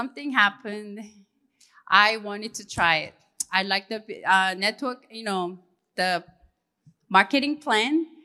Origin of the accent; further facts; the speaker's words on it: South Korea; English is a second language; moved away as an adult; now in United States; then I am originally from South Korea, and I came to United States about 25 years ago